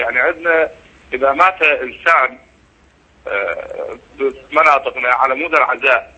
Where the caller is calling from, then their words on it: Mosul, Nineveh, Iraq; أنا من العراق من الموصل،